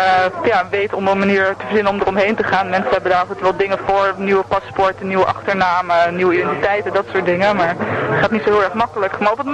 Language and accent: Dutch; Netherlands; Want dat is iets wat mij als Nederlander echt vaak verweten werd toen ik daar woonde.